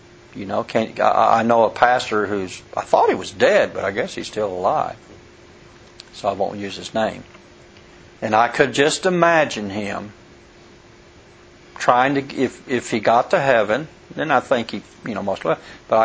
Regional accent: El Paso, Texas, United States; And I never forget, I had a chance to make a talk in El Paso Church, which was my hometown.

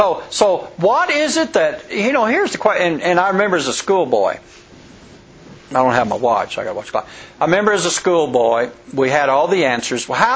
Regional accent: El Paso, Texas, United States; And I never forget, I had a chance to make a talk in El Paso Church, which was my hometown.

